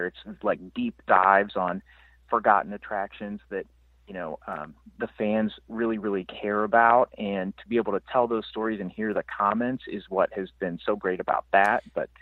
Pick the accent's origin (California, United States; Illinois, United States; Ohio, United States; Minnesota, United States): Ohio, United States; I'm from Ohio. So we were reviewing a lot of attractions at Kings Island and Cedar Point as new things were emerging there.